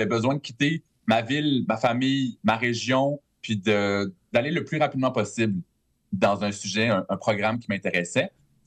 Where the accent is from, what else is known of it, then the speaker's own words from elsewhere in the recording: Quebec, Canada; Moi, j'ai grandi en Abitibi.